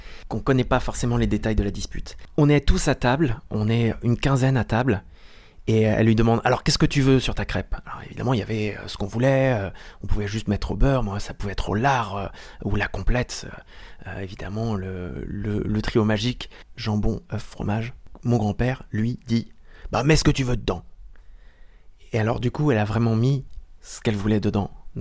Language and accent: French; Brittany, France; Alors je viens du Finistère, on n'a pas de différence entre...